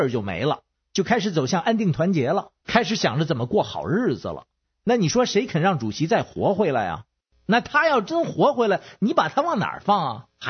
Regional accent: Beijing, China

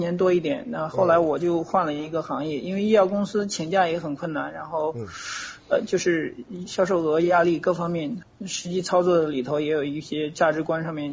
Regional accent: Henan, China; 因为我的老家是在河南嘛。

